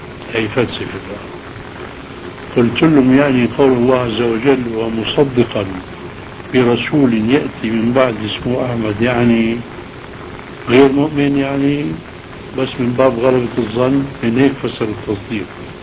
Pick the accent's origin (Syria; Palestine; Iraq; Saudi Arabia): Syria; Aleppo, Aleppo Governorate; وأنا من حلب